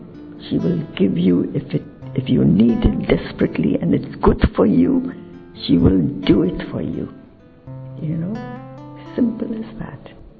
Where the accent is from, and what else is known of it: India